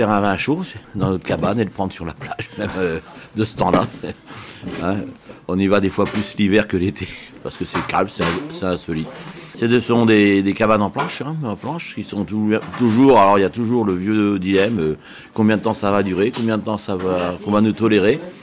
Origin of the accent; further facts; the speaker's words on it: Avranches, Normandy, France; Je suis natif d'Avranches